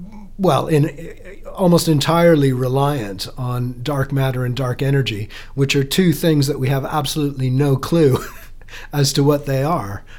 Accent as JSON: {"language": "English", "country": "Canada", "said": "in my capacity as a Canadian, that you know, we're very chuffed back home."}